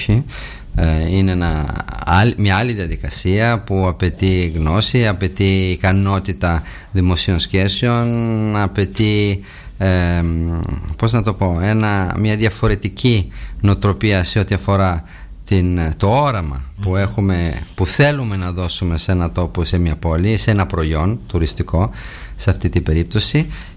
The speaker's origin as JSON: {"language": "Greek", "country": "Italy", "second_language": "Greek", "said": "βάζω και τον εαυτό μου μέσα ως Ιταλός"}